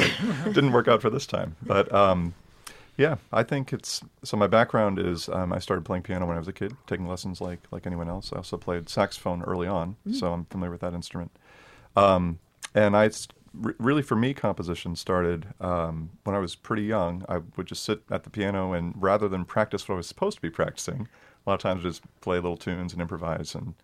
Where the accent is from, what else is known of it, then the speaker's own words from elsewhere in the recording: Pennsylvania, United States; I'm actually from Pennsylvania.